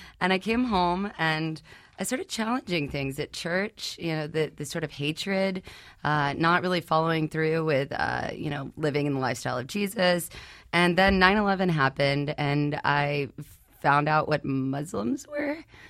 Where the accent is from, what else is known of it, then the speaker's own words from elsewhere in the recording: Texas, United States; And growing up in Southeast Texas, going to Atlanta every summer and meeting firsthand Black people that were defined one way in Southeast Texas